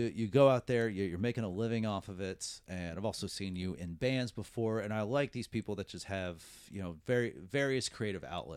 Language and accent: English; Irving, Texas, United States; Like I grew up in Irving for the most part, lived in Euless, live in Arlington. So I've always been right in the center of DFW.